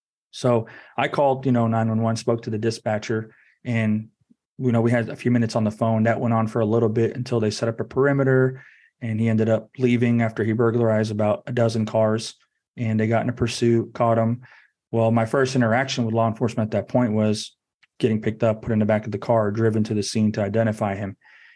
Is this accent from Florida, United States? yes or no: yes; Orlando, Florida, United States; also born or lived in Daytona Beach, Florida; No, I was born in Daytona Beach, Florida, and then I was raised in Orlando.